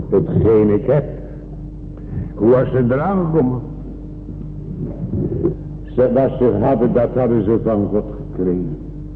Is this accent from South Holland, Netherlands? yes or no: yes; South Holland, Netherlands; Ja, we hadden bij ons in Zuid-Holland zo'n arme man vroeger toen dat kwam in Nederland of in Amerika. We hadden een klein kerkje, nog een klein kerkje, geen konstorietje.